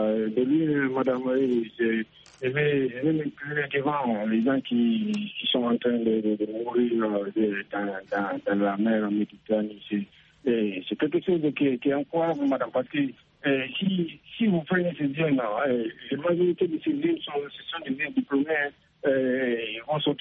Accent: Guinea; moi, je suis de la Guinée-Conakry

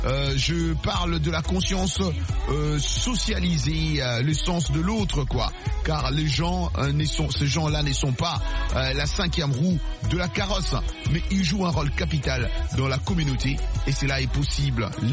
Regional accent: Goma, North Kivu, DR Congo; comme ici chez nous à Goma, au Nord Kivu.

